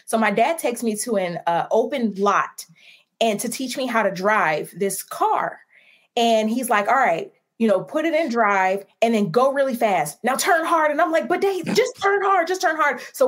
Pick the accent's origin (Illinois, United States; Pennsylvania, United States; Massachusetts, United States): Illinois, United States; Chicago; Yes, I am from Chicago, born and raised.